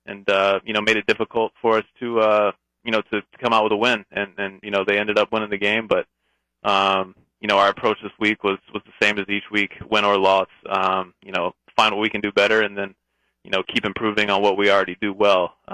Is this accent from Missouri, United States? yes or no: no; South Carolina, United States; I probably would have ended up at a smaller SoCon school, you know, growing up in South Carolina.